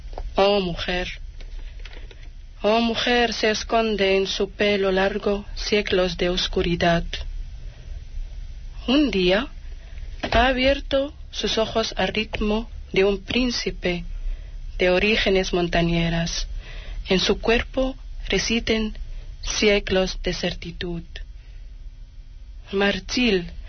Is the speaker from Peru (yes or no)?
no; Larache, Tanger-Tetouan-Al Hoceima, Morocco; Spanish is a second language; Pues cuando yo era en mi país, en mi ciudad Larache, pues esa ciudad me marcó mucho.